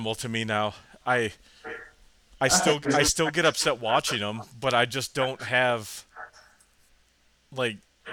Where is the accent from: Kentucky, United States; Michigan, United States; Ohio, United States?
Michigan, United States; Detroit; I don't care. I'm from Detroit.